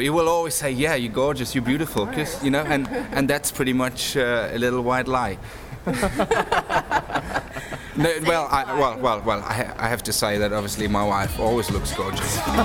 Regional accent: East Germany, Germany; English is a second language; And since I grew up in East Germany, they made me playing all those East German folk songs.

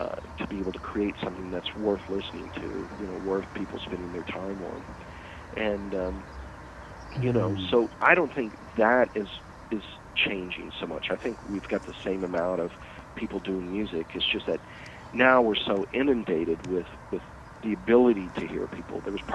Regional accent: Oklahoma, United States; I come from Oklahoma, so there's a bit of an evangelical thing about me, I guess.

